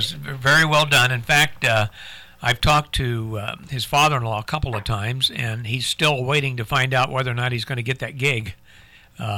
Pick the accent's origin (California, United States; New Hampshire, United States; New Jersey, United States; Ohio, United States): Ohio, United States; Right, and normally, down where I grew up in Hocking County and Athens County, those are normally two of the largest takes in the state of Ohio.